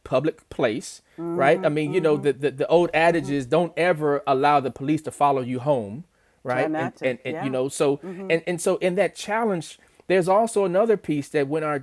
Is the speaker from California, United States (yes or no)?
yes; Los Angeles, California, United States; I grew up in Los Angeles.